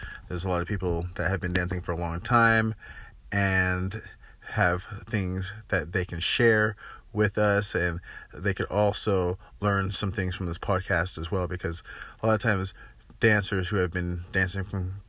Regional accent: Sacramento, California, United States; I'm from Sacramento, California

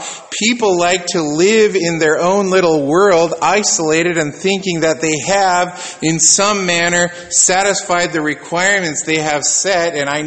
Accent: United States; Trust me, I am an American, and I do not like falling down before anything

